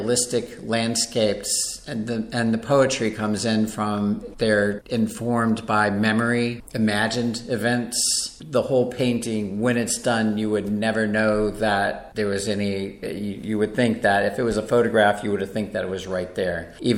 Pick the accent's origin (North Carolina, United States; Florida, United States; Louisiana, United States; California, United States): Florida, United States; Fort Lauderdale; I grew up in Southeast Florida in Fort Lauderdale at a time where there were still some wild spaces